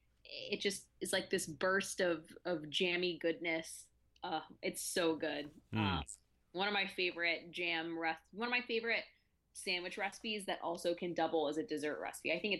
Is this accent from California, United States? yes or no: no; Texas, United States; And then I'm from Texas. We live off of a diet of chips, salsa, and queso.